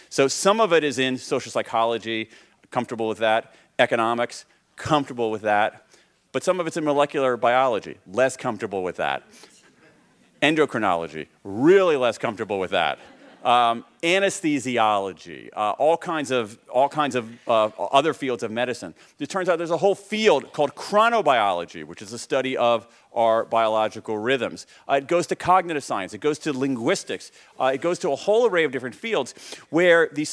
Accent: Columbus, Ohio, United States; I grew up in Columbus, Ohio in the 1970s.

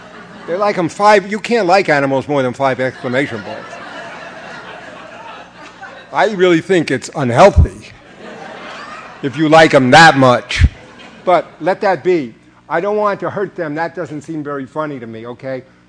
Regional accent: New York, United States; I can talk loud enough. I'm from New York. I don't need a microphone.

